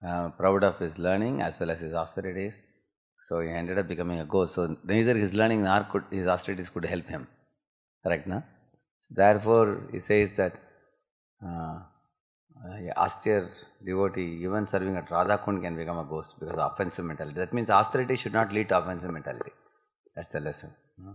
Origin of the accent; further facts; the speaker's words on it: South India, India; Because I am from South India, Maharaj thought I like sambar, rice.